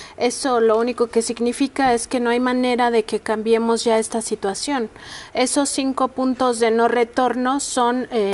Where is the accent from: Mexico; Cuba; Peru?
Mexico; ya ni siquiera como mexicanos y mexicanas, sino como humanidad